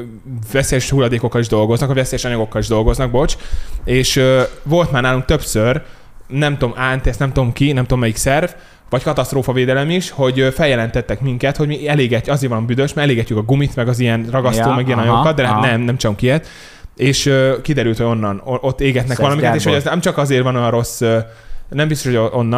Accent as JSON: {"language": "Hungarian", "town": "Vác", "region": "Pest", "country": "Hungary", "tie": "born or raised there", "said": "felnőttem Vácon tudom."}